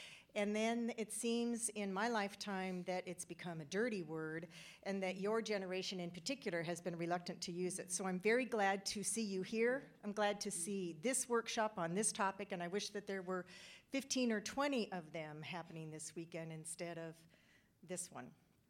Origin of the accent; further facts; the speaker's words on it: Bellevue, Washington, United States; I'm from East Shore, which is in Bellevue, Washington.